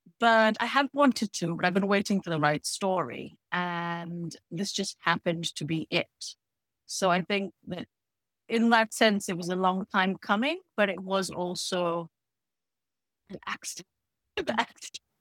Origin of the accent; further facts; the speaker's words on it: United Kingdom; I am a British Indian author who writes mostly fantasy and sci-fi.